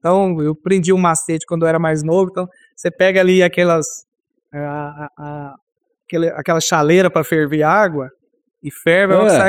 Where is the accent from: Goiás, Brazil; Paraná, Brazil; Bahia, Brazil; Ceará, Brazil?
Goiás, Brazil; Jataí; a gente brincava quando era criança aqui em Jataí com violão.